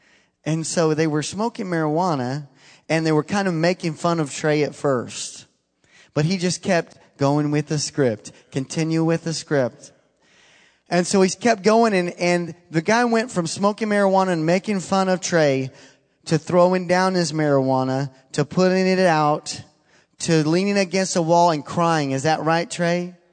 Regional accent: Fort Worth, Texas, United States; I said, no way, I'm from Fort Worth.

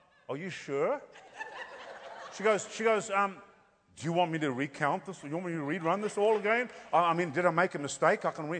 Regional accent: South Africa; now in United States; See, so we come from South Africa with all that stuff going on. Then we get thrown here into America

